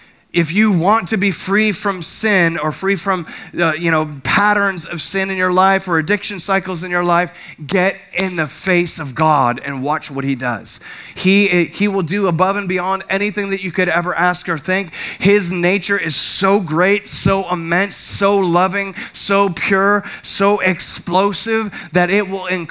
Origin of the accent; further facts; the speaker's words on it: Milford, United States; I grew up in Milford, you have to have your gas pumped.